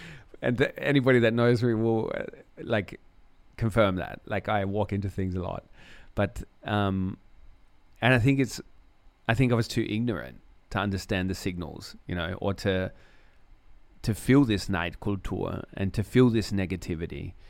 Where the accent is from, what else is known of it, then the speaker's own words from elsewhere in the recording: Australia; So as an Australian, but as a foreigner in general. So I don't often tell people straight away I'm from Australia